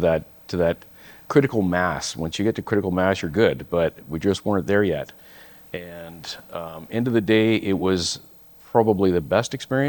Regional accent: British Columbia, Canada; also born or lived in Alberta; I'm Canadian. And grew up in British Columbia, and then I was taken to Alberta through a job transfer

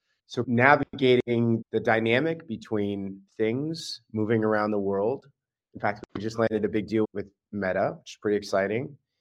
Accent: California, United States; So I grew up in the Bay Area. In fact, my mom worked at Apple for 30 years

